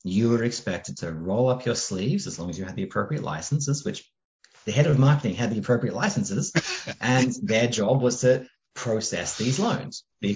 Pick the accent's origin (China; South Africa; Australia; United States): Australia; Being Australian, I generally use a word a little bit harsher than rubbish.